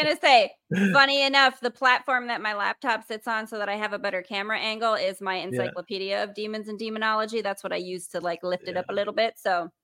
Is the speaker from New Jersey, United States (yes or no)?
no; South Dakota, United States; I'm from South Dakota. I got a lasso.